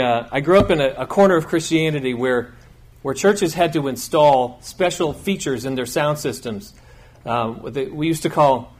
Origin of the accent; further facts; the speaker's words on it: New England, United States; the churches, the actual churches that I grew up in New England were really not like this